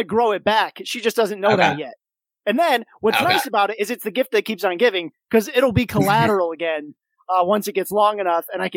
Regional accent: Kalamazoo, Michigan, United States; My hometown of Kalamazoo, Michigan, hosted the national championships for curling, the U.S. Nationals

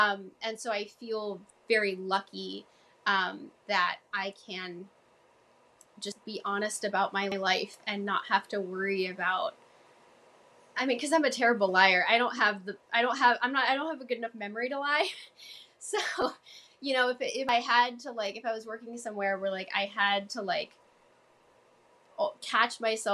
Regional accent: Boston, Massachusetts, United States; accent: Boston; Like, just to be able to show Jackie, like, this is where I grew up, you know? Have my Boston accent come out all over again.

